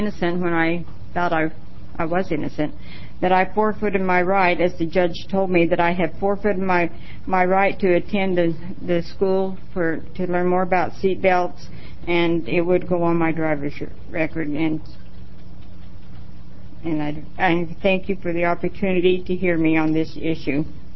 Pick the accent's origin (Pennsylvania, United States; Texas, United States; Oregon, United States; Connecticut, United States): Oregon, United States; Grants Pass; I'm from Grants Pass, Oregon, and I'm here to testify in favor of House Bill 3520.